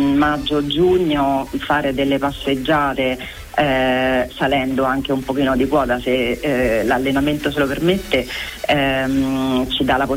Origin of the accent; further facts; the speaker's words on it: Rome, Lazio, Italy; io sono romana, sono nata e cresciuta a Roma, ma mi sono voluta trasferire per lavoro lì proprio perché è un posto bellissimo.